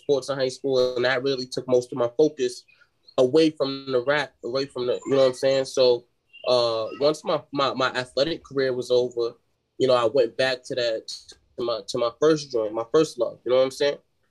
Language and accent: English; New York, United States; now in Richmond, United States; I live in Virginia at the moment, Richmond, Virginia. I was born and raised in New York though.